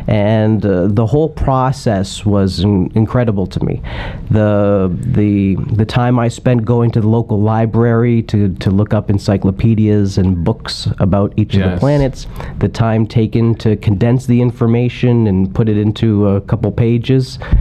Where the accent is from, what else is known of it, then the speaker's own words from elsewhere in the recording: Stoney Creek, Ontario, Canada; I grew up in a modest-sized town called Stony Creek, Ontario.